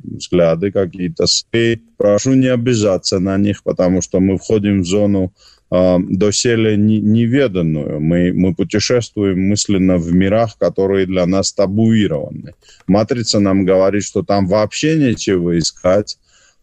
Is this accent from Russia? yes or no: no; Georgia; Я вот от чистого сердца, там, как грузин русским моим друзьям, братьям, говорю